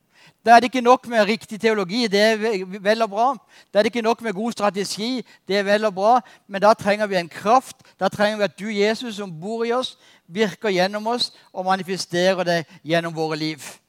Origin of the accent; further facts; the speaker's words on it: Kristiansand, Agder, Norway; På 17-18 års alder så vokste jeg opp i Kristiansand.